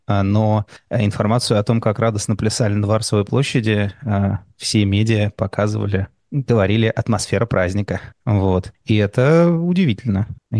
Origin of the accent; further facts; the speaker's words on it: Saint Petersburg, Russia; И я, как ленинградец, хотел бы обозначить, что начало блокады Ленинграда не праздник.